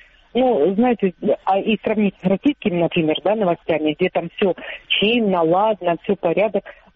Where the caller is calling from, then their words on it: Donetsk, Donetsk Oblast, Ukraine; Я с оккупированной территории города Донецка.